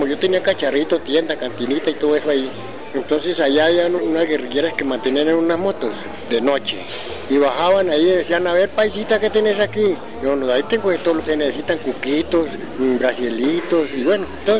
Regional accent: Roncesvalles, Tolima, Colombia; Yo vine de Roncesvalles, Tolima

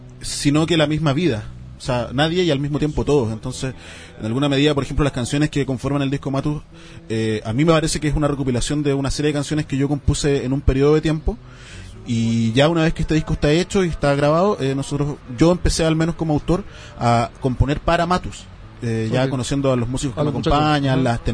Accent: Antofagasta, Chile; now in Santiago, Chile; Y luego ya me vine a Santiago y soy de Antofagasta.

